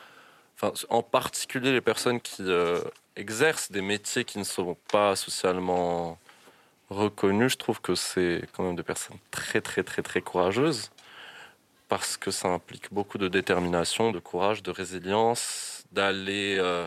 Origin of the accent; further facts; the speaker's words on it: Casablanca, Casablanca-Settat, Morocco; j'ai grandi à Casablanca et je me suis rendu compte que c'était une ville... Enfin, j'ai grandi autour du béton, globalement.